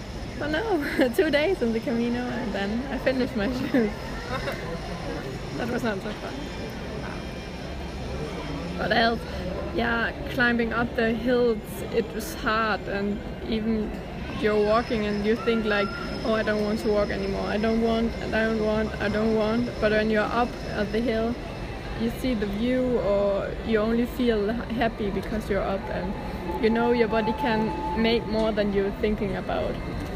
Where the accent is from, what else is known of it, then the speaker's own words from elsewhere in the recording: Germany; I'm a girl from Germany. I'm 21. And I'm a student. I live in Germany, but I'm studying in Denmark. Physiotherapy.